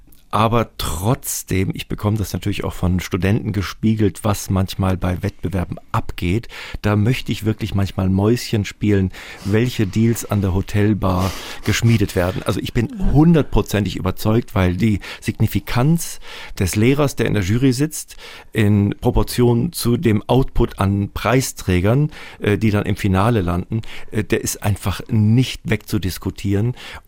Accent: Namibia; dass ich aufgrund meiner Kindheit in Namibia ein absoluter Spätzünder war

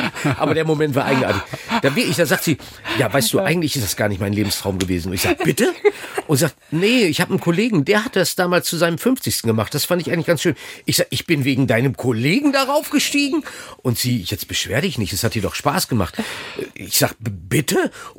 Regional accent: North Rhine-Westphalia, Germany; bin ja groß geworden in Ostwestfalen auf Klocks, also auf Holzklotschen.

